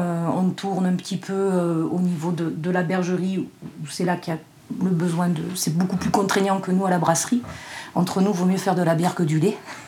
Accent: Provence-Alpes-Côte d'Azur, France; also born or lived in Cannes; Moi, je suis cannoise d'origine. Je suis née à Cannes. J'ai grandi dans l'Estérel. Au-dessus de la Méditerranée, avec une belle vue entre les Alpes et la mer

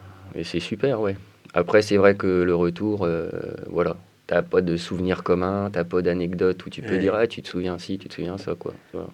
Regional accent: Hauts-de-France, France; Parce que je suis originaire du Nord à la base, quoi.

